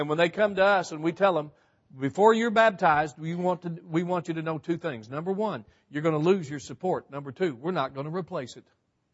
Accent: Texas, United States; now in Hamilton, United States; I said, I am from Texas, sir, but I have been, like Joseph in Egypt, exiled low these many years in Alabama. So I live in Hamilton

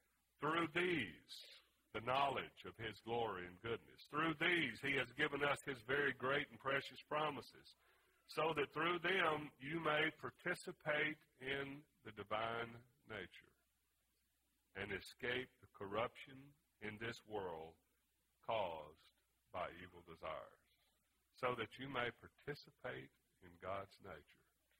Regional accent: Louisiana, United States; growing up in Louisiana in the swamps and so forth

